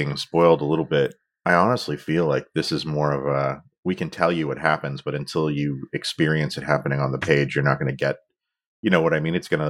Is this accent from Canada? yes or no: yes; Ontario, Canada; we grew up both outside of Toronto, but in, I think, very different kind of locales.